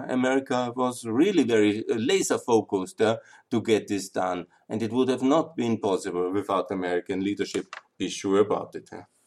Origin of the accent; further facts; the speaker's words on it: Austria; English is a second language; Germany and Austria, I come from Austria, but I can tell you about Germany as well.